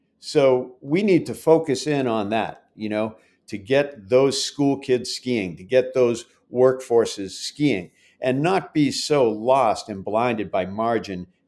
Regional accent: Waterville Valley, New Hampshire, United States; And when I'm in Europe and I say, where are you from? And I say Waterville Valley, people know where Waterville Valley is.

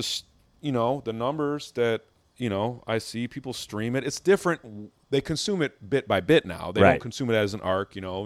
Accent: Wisconsin, United States; I ran it once in Milwaukee at I'm from Wisconsin, so I had a bunch of friendlies in Milwaukee

